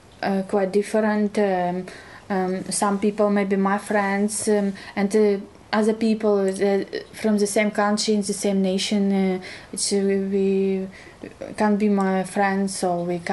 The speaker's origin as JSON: {"language": "English", "country": "Belarus", "tie": "born or raised there", "also_born_or_lived": "Ukraine", "second_language": "English", "lives_now": "United Kingdom", "said": "I was born in Ukraine. Where is Ukraine now? And yeah. I grew up, where is Belarus now?"}